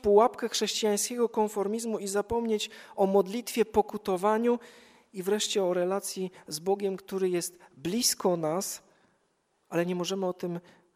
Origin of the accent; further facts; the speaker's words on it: Dzięgielów, Silesian Voivodeship, Poland; Swoją drogą pamiętam z rodzinnego Dzięgielowa, kiedy to chyba do dzisiaj trwa, gdzie spotykaliśmy się o 22 w kościele